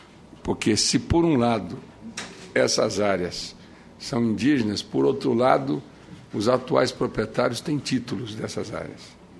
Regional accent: Corumbá, Mato Grosso do Sul, Brazil; Eu sou de Corumbá, lá do Pantanal, lá dos Guatós. Todos nós temos sangue guarani, a maioria das pessoas que lá nasceram, né? Pelo menos na minha época.

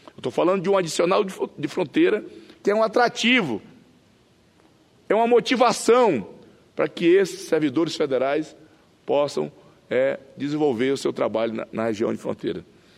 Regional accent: Acre, Brazil; presidente boliviano está sendo recebido com todas as pompas. Foi junto com o presidente Lula, está lá no meu estado. E eu, graças a Deus, tenho esse espaço aqui para poder expressar a minha indignação, a minha revolta, em nome de vários acreanos

